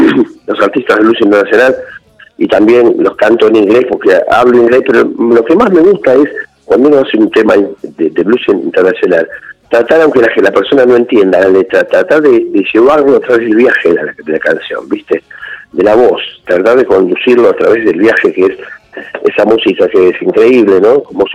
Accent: Argentina; Nosotros somos, sí, somos argentinos y absorbemos todo lo que viene de afuera

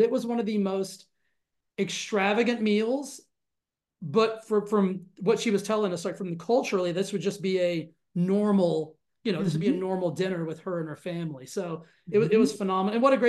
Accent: Texas, United States; I'm from Texas. Like I thought barbecue was the only food group that was available.

